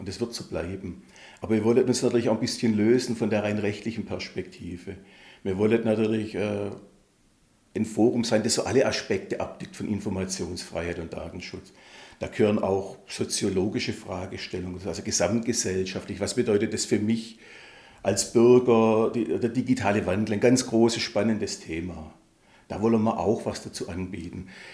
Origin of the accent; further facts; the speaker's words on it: Baden-Württemberg, Germany; als Schwabe kostet es bislang nichts.